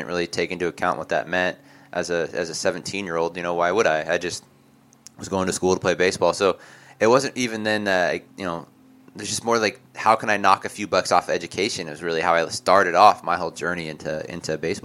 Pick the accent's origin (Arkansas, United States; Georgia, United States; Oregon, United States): Oregon, United States; And then my family moved, and we moved to from Eastern Oregon to Western Oregon, and so now I'm in a much bigger area, much bigger town.